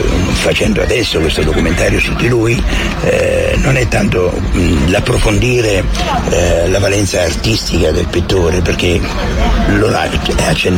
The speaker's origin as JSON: {"language": "Italian", "region": "Molise", "country": "Italy", "said": "stavo leggendo delle riviste turistiche che riguardavano la mia terra, il Molise"}